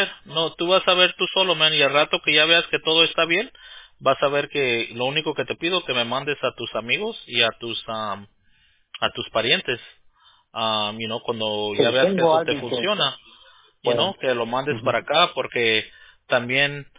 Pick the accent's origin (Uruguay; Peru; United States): United States; Los Angeles, California; Cuando yo crecí en West LA, ahí